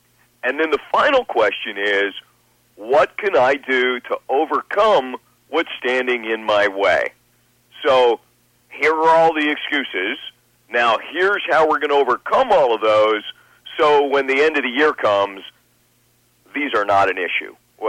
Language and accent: English; Canada; I could materially, as a Canadian we would say, move the puck down the ice.